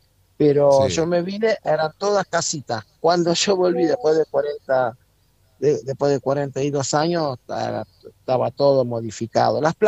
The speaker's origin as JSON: {"language": "Spanish", "region": "São Vicente", "country": "Cape Verde", "said": "Yo soy de San Vicente, de São Vicente. Sí. Te lo digo en San Vicente para ser más fácil el entender."}